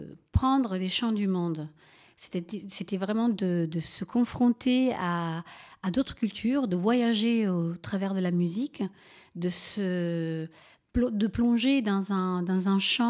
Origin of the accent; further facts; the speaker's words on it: Castellammare di Stabia, Campania, Italy; first language Neapolitan; French is a second language; C'est un chant napolitain, c'est mon dialecte d'origine, je viens de la région de Naples.